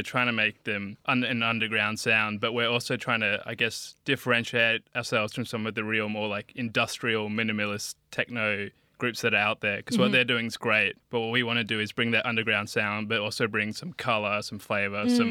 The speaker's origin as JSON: {"language": "English", "town": "Perth", "region": "Western Australia", "country": "Australia", "tie": "born or raised there", "moved": "as an adult", "said": "I moved over from Perth at the end of last year, so I spent most of my young adulthood growing up in Perth"}